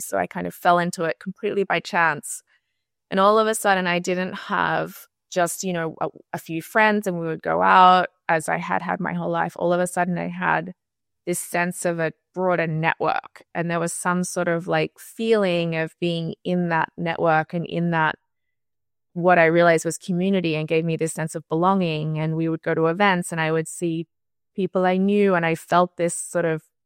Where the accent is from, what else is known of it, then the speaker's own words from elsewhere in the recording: Australia; also born or lived in New York, United States; Yeah, so I grew up in Australia.